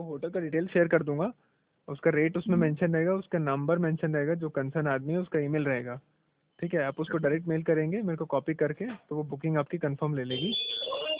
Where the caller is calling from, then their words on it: Raipur, Chhattisgarh, India; मैं रायपुर से बात कर रहा हूँ सर।